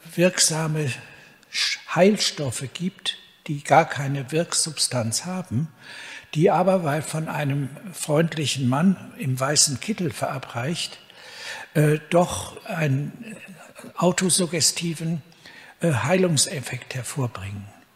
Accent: Cologne, North Rhine-Westphalia, Germany; Ich bin im Hillige Kölle groß geworden

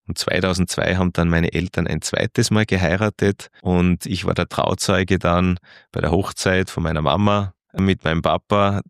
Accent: Austria; bei uns in Österreich

